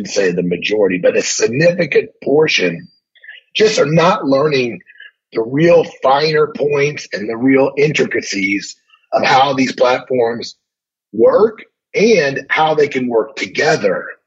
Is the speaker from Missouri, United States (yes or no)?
yes; Missouri, United States; You know, I said this earlier when we started recording. I'm originally from Missouri, and I started elk hunting, you know, in my early 20s from Missouri.